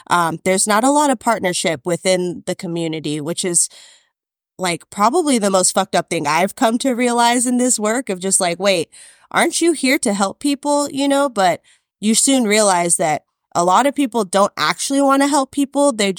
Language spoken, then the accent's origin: English; Oceanside, California, United States; I moved back to my hometown of Oceanside, just, you know, North San Diego.